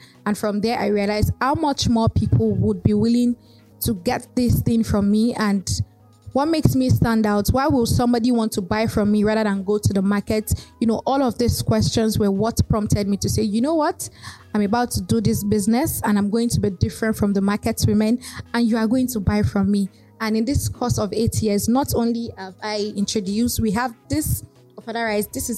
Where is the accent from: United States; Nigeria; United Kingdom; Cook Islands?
Nigeria; Abeokuta, Ogun; Growing up in Ogun State, I spent the first 24 years of my life in Abeokuta, Ogun State, and FatherUp was a normal household food.